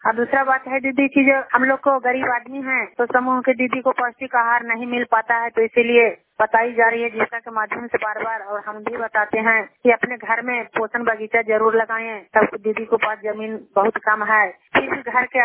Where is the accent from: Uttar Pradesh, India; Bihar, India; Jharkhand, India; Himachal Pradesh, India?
Bihar, India; Amera; मैं नालंदा जिला के थरथारी प्रखंड के अमेरा गांव के रहने वाली हूँ और मैं जीविका मित्र का काम करती हूँ।